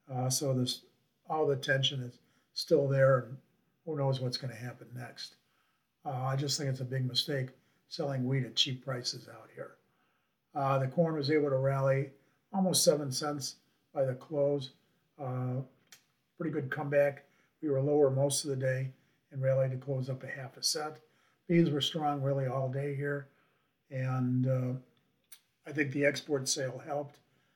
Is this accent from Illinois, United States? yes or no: yes; Illinois, United States; we've got pretty good rains here in northern Illinois that came in from Iowa. I've had 2 good rains move through my hometown here.